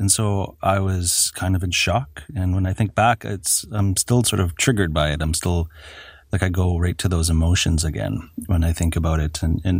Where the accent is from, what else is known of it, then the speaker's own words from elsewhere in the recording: Lytton, British Columbia, Canada; now in Ottawa, Canada; growing up in Lytton, you become acclimatized and accustomed to warm summers, of course.